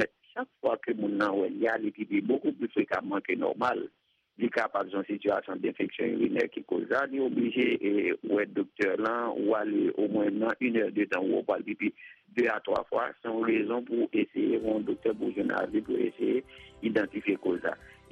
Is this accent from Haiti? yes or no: yes; Haiti; nous, en tant qu'haïtien